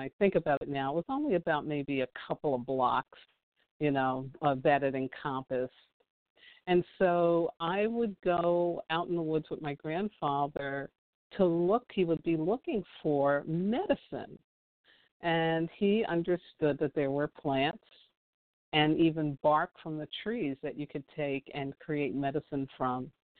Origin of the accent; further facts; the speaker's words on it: Staten Island, New York, United States; where I grew up on Staten Island, there were woods around our home. It wasn't all developed the way it is now.